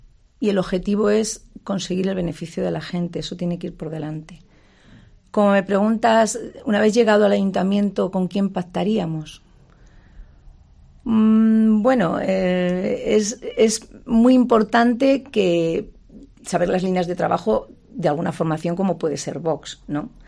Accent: Madrid, Community of Madrid, Spain; tú no puedes ir a Madrid, que es mi tierra, y tener por delante 20 euros de gasto

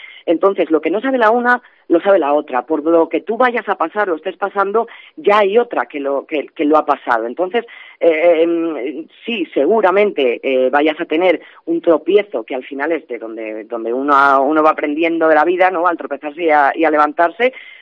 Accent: Sacramenia, Castile and León, Spain; vi que lo que yo necesitaba era eso, volver a mi pueblo, volver a Sacramenia, estar con mis abuelos y recargar esa energía necesaria en lo que viene a ser mi hogar.

